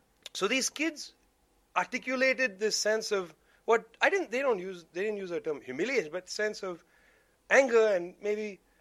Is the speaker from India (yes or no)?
yes; India; Okay, you can say I'm an Indian.